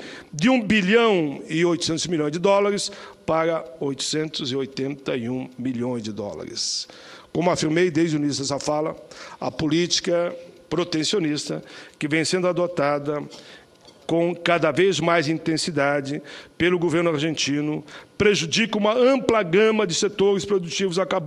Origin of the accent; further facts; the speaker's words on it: Caxias do Sul, Rio Grande do Sul, Brazil; lá da minha cidade natal, Caxias do Sul